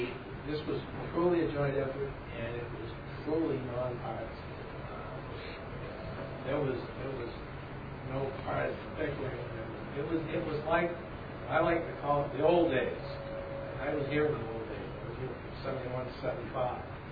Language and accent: English; Laconia, New Hampshire, United States; I'm from Laconia.